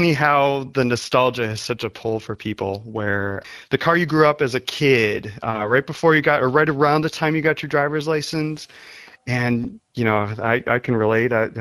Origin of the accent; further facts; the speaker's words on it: Cleveland, Ohio, United States; I grew up in Cleveland, so I know lake effect snow and salt on the roads